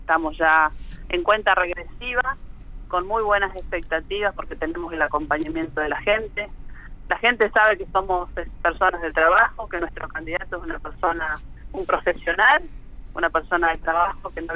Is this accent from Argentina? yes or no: yes; Argentina; le hace falta el respeto que nos merecemos como argentinos y argentinas